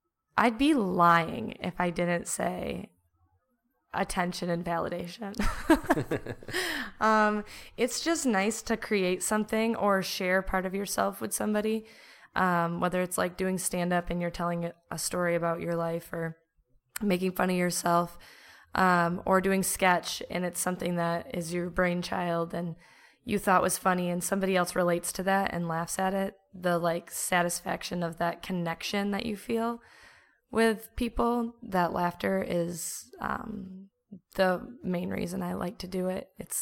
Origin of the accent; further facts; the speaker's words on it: Grand Rapids, Michigan, United States; I moved for a little bit, but I was born and raised in Grand Rapids